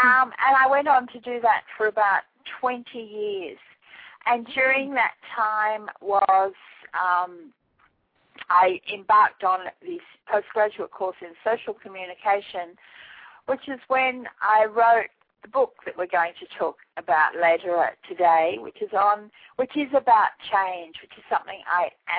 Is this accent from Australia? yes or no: yes; Canberra, Australian Capital Territory, Australia; I was born in Canberra, which is the capital of Australia, which is a long way from where I live now, and I grew up in what was then sort of the bush.